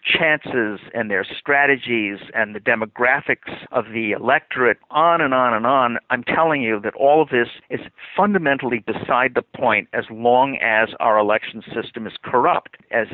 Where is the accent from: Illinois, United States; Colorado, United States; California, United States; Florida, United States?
Illinois, United States; I'm from Illinois, where Barack Obama was a senator